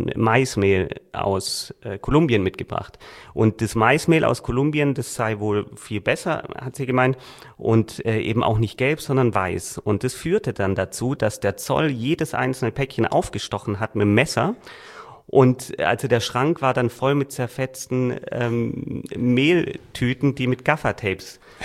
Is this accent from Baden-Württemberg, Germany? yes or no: yes; Reutlingen, Baden-Württemberg, Germany; Und ich komme aus Reutlingen und wir kamen dann über Heidelberg, Heilbronn